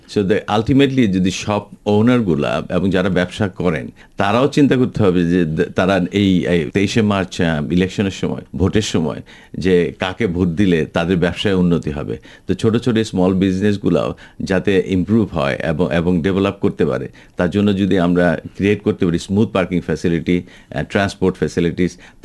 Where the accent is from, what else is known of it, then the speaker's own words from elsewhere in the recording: Bangladesh; now in Australia; আমি বলতে পারি আমি বাংলাদেশি অস্ট্রেলিয়ান বা অস্ট্রেলিয়ান বাংলাদেশি, বাট ওরা কিন্তু বলবে ওরা অস্ট্রেলিয়ান।